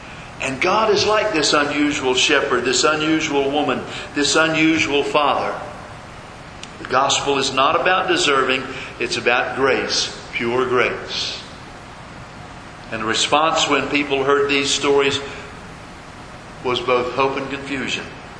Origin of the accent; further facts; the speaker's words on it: Laughlin, Maryland, United States; Now, in my hometown of Laughlin, Maryland, there was no movie theater.